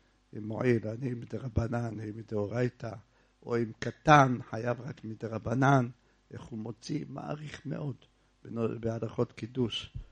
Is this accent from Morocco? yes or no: no; Jerusalem, Jerusalem District, Israel; אתם, אנחנו ירושלמים, מה נעשה?